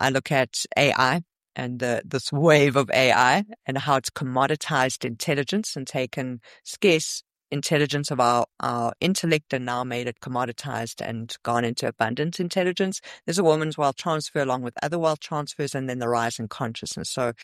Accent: South Africa; now in United States; originally, I'm from South Africa. I've been in the United States for the last year and a half.

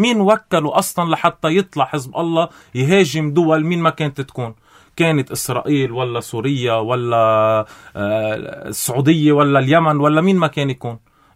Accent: Lebanon

